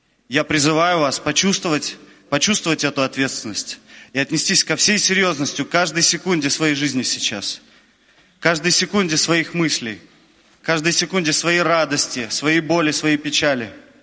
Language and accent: Russian; Kyiv, Ukraine; я из Киева, это в Украине.